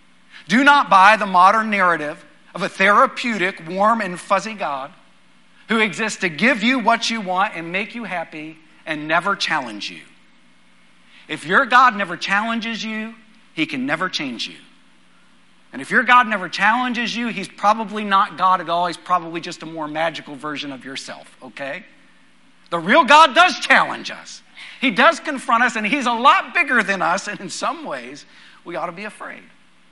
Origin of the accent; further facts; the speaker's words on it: Texas, United States; We grew up in West Texas.